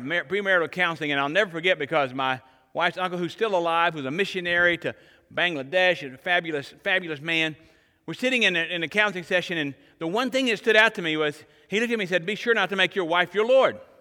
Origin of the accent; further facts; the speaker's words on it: United States; They know where I'm from America.